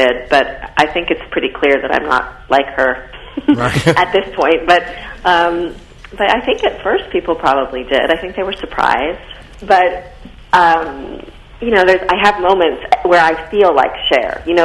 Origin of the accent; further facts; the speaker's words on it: San Mateo, California, United States; I had some friends even from where I grew up in San Mateo